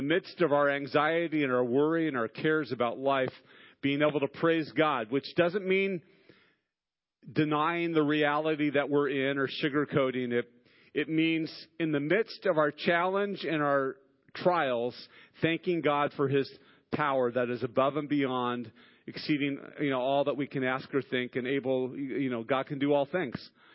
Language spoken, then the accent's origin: English; Santa Barbara, California, United States; Joe and I grew up together in Santa Barbara